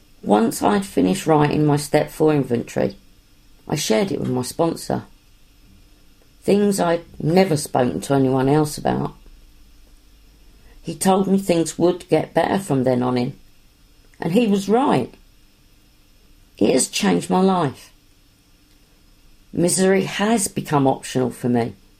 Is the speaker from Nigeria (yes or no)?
no; Plymouth, South West England, United Kingdom; also born or lived in Lambeth; I was born in Lambeth, South London, but grew up in Plymouth.